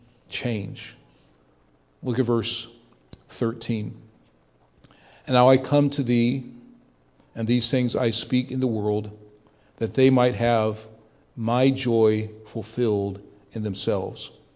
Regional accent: Canton, Ohio, United States; We grew up together in Ohio, there in the Canton area.

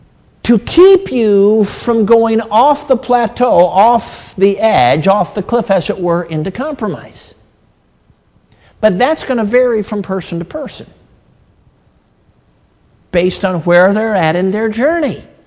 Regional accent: Durango, Colorado, United States; born there; I was born in Durango, Colorado, out there in the Rocky Mountains.

